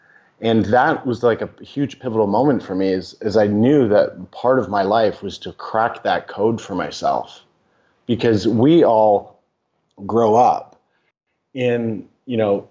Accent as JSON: {"language": "English", "town": "Oakville", "region": "Ontario", "country": "Canada", "tie": "born or raised there", "said": "we grew up in Oakville, which is a really affluent town just outside of Toronto."}